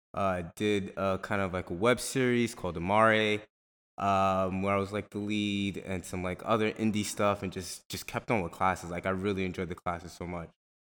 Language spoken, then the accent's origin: English; Brooklyn, New York, United States; born and raised in Brooklyn, New York.